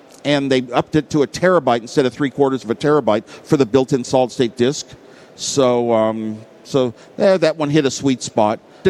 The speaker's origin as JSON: {"language": "English", "town": "Los Gatos", "region": "California", "country": "United States", "tie": "born or raised there", "said": "There's a printer in my hometown of Los Gatos, California, and he makes pads of cash for me"}